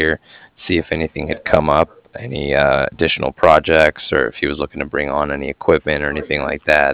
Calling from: Cardiff, Wales, United Kingdom; I was actually calling from Cardiff

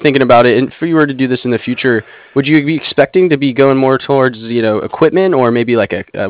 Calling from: San Diego, California, United States; I'm calling from San Diego.

